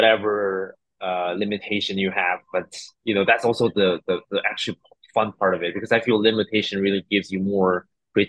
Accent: China; moved away as an adult; also born or lived in Montreal; now in Toronto, Canada; I'm actually Chinese. I was from China. I was born and raised in China until 21. I came to Canada in Montreal first, and then I moved to Toronto for work, basically.

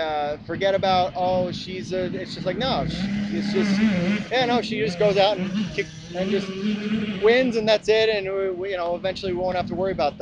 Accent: New York, United States; Okay. I'm from New York.

